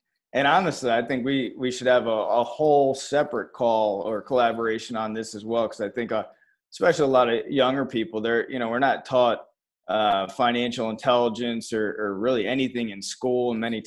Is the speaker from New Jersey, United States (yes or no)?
yes; New Jersey, United States; moved away as an adult; now in Florida, United States; Originally New Jersey, and then moved to Florida when I graduated high school. I had to get out of the cold weather.